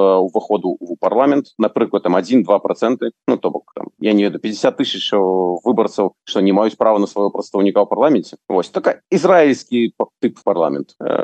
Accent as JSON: {"language": "Russian", "country": "Belarus", "said": "Но мы все равно белорусы, и мы все равно понимаем друг друга."}